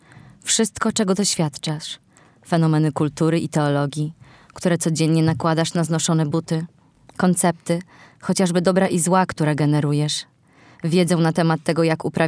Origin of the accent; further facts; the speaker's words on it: Olsztyn, Warmian-Masurian Voivodeship, Poland; to kim ja jestem, czyli olsztynianką i Polką